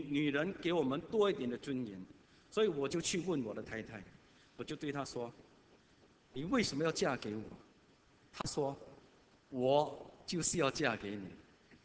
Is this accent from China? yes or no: no; Singapore; 今天特别是我们新加坡人，当我们能够在一个舒适的环境里面敬拜神的时候